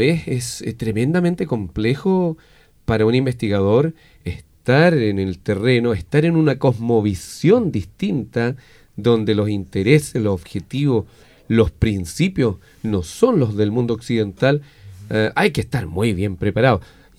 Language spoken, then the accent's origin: Spanish; Araucanía, Chile; Yo vengo de la Araucanía, donde está el tema del mapuche allá, acá es el mapuche huilliche.